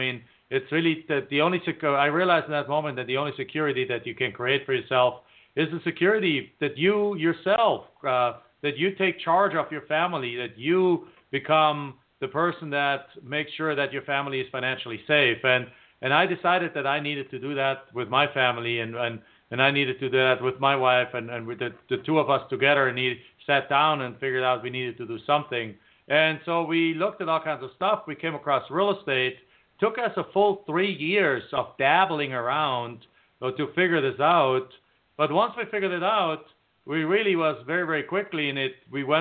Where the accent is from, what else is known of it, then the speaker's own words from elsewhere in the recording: Germany; moved away as an adult; now in United States; I'm originally from Germany, as you also already mentioned. I came to the United States in 1997, really pretty much just to finish my college degree and go back home.